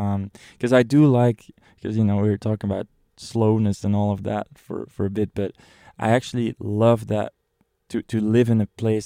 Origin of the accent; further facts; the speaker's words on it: Belgium; In Belgium, yeah, that's right.